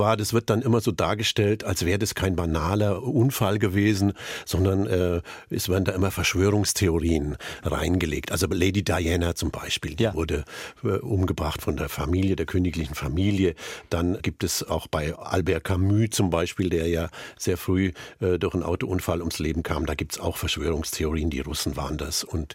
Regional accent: Lindenberg im Allgäu, Bavaria, Germany; born there; Lindenberg im Allgäu, wo ich geboren bin, das liegt fast 800 Meter hoch. Der Winter war praktisch ein halbes Jahr lang

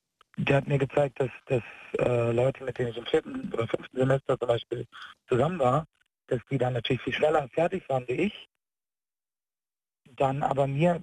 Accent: Frankfurt, Hesse, Germany; also ich komme aus Frankfurt, Hessen

